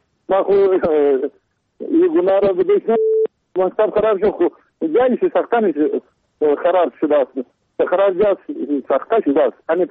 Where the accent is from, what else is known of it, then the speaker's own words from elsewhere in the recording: Kandahar, Afghanistan; ما از کندهار هستیم